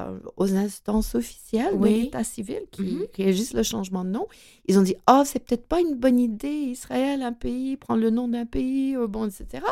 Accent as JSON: {"language": "French", "town": "Kitchener", "region": "Ontario", "country": "Canada", "tie": "born there", "said": "Oui, je suis née à Kitchener, dans le sud de l'Ontario."}